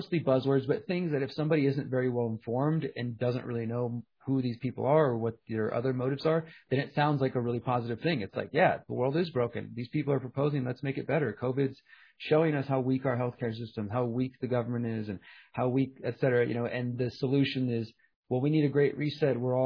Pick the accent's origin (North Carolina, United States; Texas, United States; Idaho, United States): Texas, United States; Houston; So I'm originally from Houston.